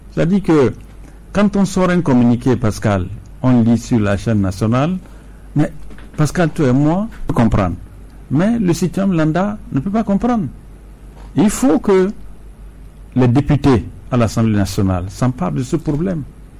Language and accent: French; Togo; Vu le poids de la souffrance que nous traversons actuellement en tant que Togolais